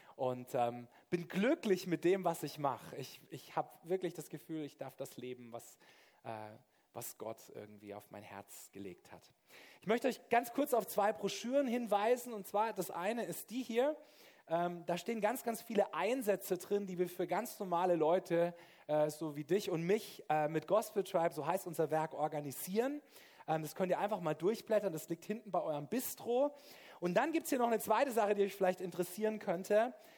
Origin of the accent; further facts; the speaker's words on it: Karlsruhe, Baden-Württemberg, Germany; Also wie gesagt, ich komme aus Karlsruhe, ich bin verheiratet, ich habe 3 Kinder.